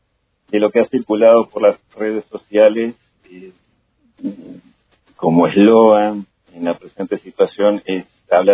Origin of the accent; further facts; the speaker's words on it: Uruguay; que no solo somos los uruguayos, está pasando en todos lados